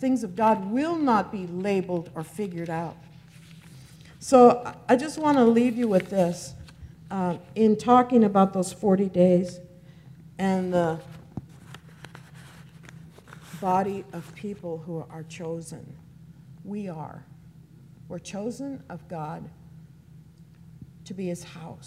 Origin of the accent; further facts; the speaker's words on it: Los Angeles, California, United States; I come from East LA. We don't do that.